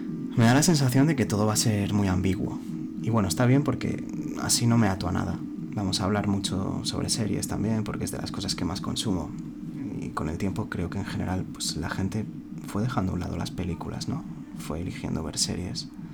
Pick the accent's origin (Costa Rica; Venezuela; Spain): Spain; Asturias; born there; now in Madrid, Spain; Y bueno, nací en Asturias por primera vez y ahora intento sobrevivir en Madrid. Tengo 30 años